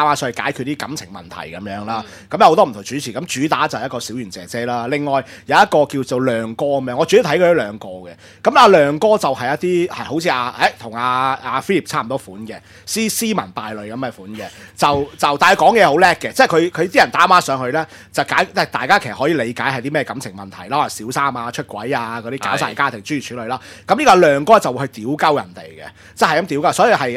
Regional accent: Guangdong, China; 我廣東人好少啊，不過係咪廣東啊？唔知啊，我哋好少食原隻嘅嘢啦

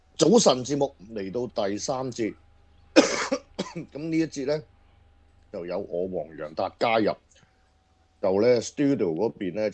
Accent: Hong Kong; 即系我哋香港人又变咗諮語啦。

